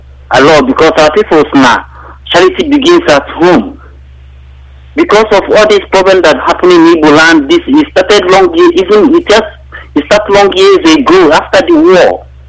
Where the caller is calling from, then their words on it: Vienna, Austria; I'm calling from Austria. Vienna.